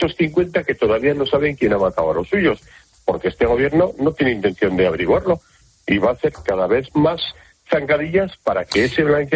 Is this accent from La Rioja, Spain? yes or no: yes; Logroño, La Rioja, Spain; yo soy de Logroño, la cercanía de Logroño con la comunidad vasca es mínima